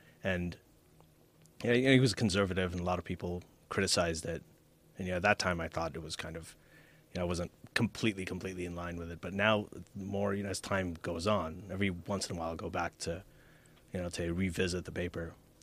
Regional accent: Libya; moved away as an adult; also born or lived in Saudi Arabia / Pakistan; I grew up in Libya, Saudi Arabia, Pakistan. I didn't come to North America until I was 24. And I grew up in pretty much Muslim majority countries and some very conservative ones

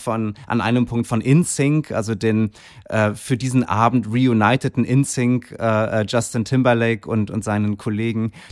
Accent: Kiel, Schleswig-Holstein, Germany; Ich war ein paar Tage zu Hause in Kiel, meiner Heimatstadt, und habe da alte Freunde besucht und meine Familie.

